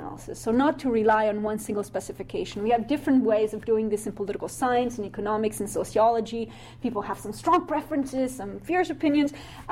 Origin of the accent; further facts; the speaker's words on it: Slovenia; even in, you know, my home country, Slovenia